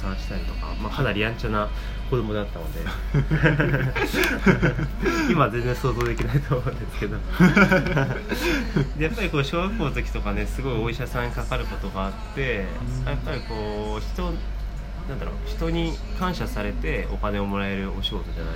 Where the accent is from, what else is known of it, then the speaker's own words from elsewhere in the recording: Gunma, Japan; 僕群馬県出身なんですけども